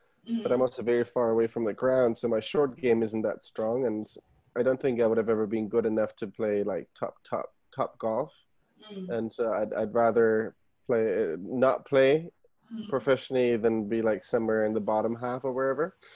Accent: Germany; So I was born and raised in Germany.

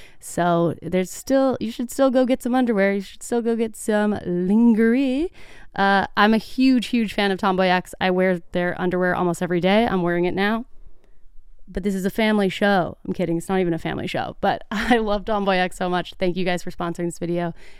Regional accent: Texas, United States; I'm like, I at the end of the day, I am from Texas. Like I'm just a girl.

